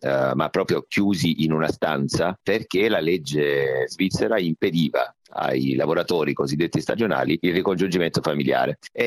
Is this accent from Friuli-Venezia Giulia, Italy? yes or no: no; Apulia, Italy; accent: Salentino; Tra l'altro per me casa è Salento, quindi insomma è uno spettacolo dove ancora usavo il mio dialetto, il dialetto salentino.